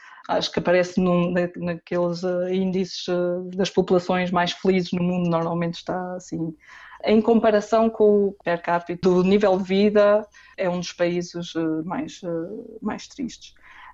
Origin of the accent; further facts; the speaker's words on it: Portugal; moved away; como já saí de Portugal há tantos anos